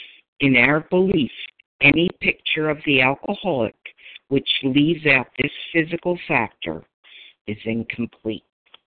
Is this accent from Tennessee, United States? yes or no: no; Philadelphia, Pennsylvania, United States; I'm from Philadelphia and a grateful recovered compulsive overeater for today.